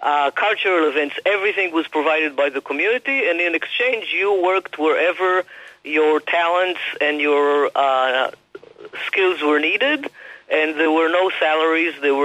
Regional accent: Israel; English is a second language; So we all grew up in a community that felt, to us, completely natural, but there were no grandparents.

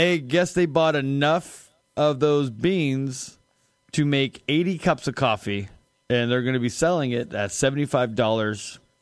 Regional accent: California, United States; There's a cafe in California, my home state.

